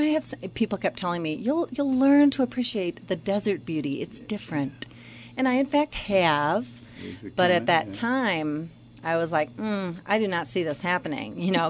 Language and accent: English; Midwest, United States; Not only am I from the Midwest, I grew up literally across from the Mississippi River.